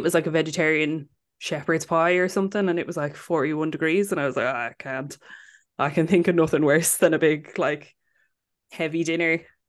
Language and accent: English; Ireland; once he copped that we were pale as ghosts and sounded Irish